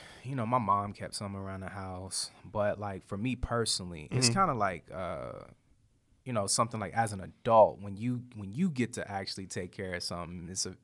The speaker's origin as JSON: {"language": "English", "town": "Henderson", "region": "North Carolina", "country": "United States", "tie": "born or raised there", "said": "I grew up in North Carolina, so it was kind of like a coming home thing for me."}